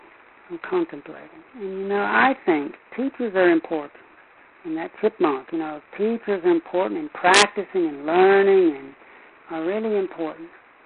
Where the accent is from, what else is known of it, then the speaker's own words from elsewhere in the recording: United States; I'm American, I love I love Hollywood endings.